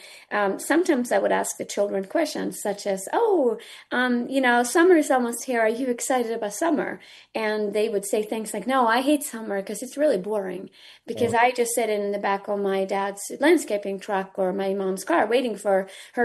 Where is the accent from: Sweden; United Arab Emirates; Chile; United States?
Sweden; I'm from Sweden originally.